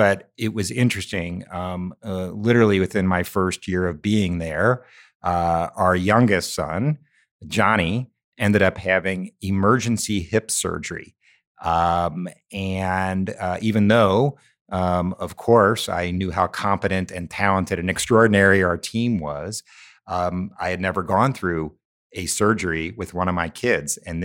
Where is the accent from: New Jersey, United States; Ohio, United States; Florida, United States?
Ohio, United States; Cincinnati; what a privilege it is to be part of Cincinnati Children's Hospital Medical Center, my hometown children's hospital